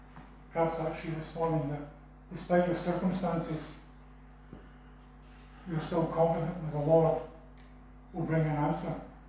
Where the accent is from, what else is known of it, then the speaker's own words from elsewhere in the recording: Scotland, United Kingdom; accent: Scottish; have a Scottish accent on top of it. I am from Ayrshire, I don't even speak Scottish properly.